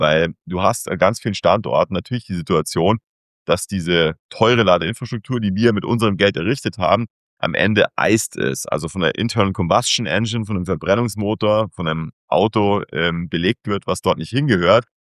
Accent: Munich, Bavaria, Germany; meine Heimatstadt München, unsere Heimatstadt München, wo wir mit Wireland auch sitzen.

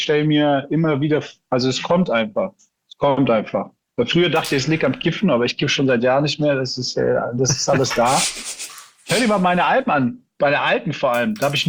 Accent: Rottweil, Baden-Württemberg, Germany; aus Rottweil, meiner Heimatstadt

